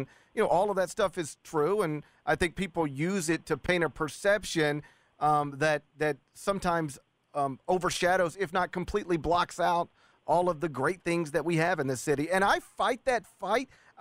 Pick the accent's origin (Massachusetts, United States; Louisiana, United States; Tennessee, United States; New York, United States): Tennessee, United States; Memphis; because I'm the guy from Memphis who's outside of market more than most.